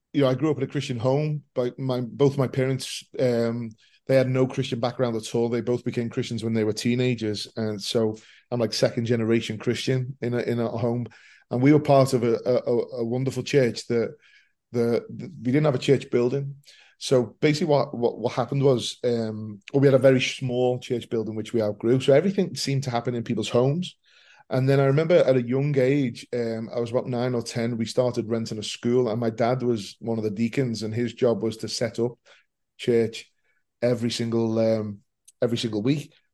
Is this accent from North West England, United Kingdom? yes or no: yes; Liverpool, North West England, United Kingdom; So I'm born and bred in Liverpool.